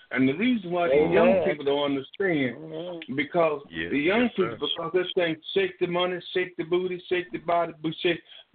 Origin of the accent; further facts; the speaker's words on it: Iraq; I'm from Iraq, around that area.